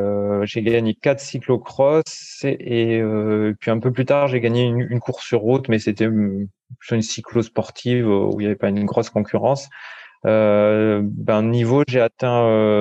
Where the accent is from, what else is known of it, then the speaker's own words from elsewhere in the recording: Provence-Alpes-Côte d'Azur, France; je suis originaire de la vallée du Payon. C'est une vallée qui est dans l'arrière-pays niçois.